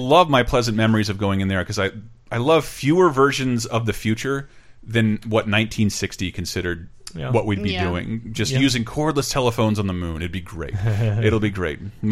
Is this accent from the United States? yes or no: yes; Florida, United States; And I'm from Florida, and it is agonizing how big a Disney fan I am.